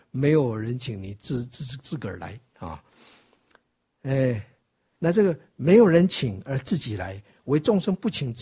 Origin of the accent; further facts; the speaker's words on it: Taiwan; 我们台湾话有一句话说